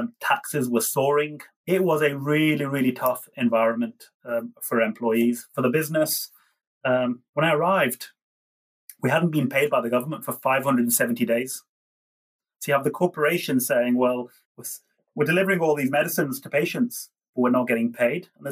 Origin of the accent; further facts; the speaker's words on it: Liverpool, North West England, United Kingdom; I come from Liverpool.